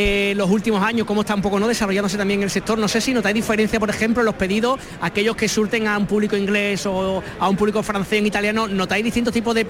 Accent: Málaga, Andalusia, Spain; estoy pensando 10, 15, 20 años que somos de Málaga

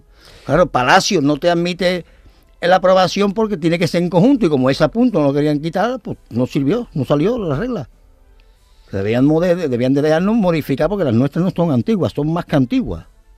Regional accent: Seville, Andalusia, Spain; yo soy de Triana, yo soy de la calle Pureza.

